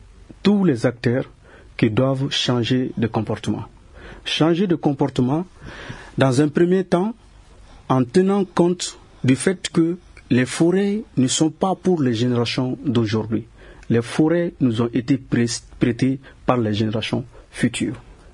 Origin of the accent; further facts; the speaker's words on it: Mali; Aujourd'hui, nous crions, c'est vrai, nous sommes des Maliens